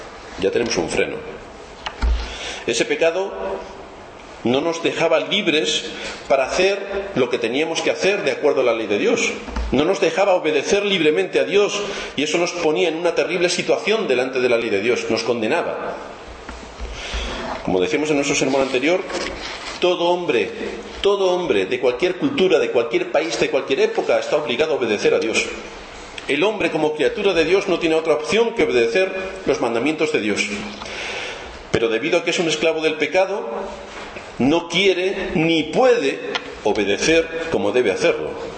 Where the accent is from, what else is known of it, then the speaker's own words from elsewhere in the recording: Spain; Es el rey de todos nosotros que vivimos en España y somos españoles.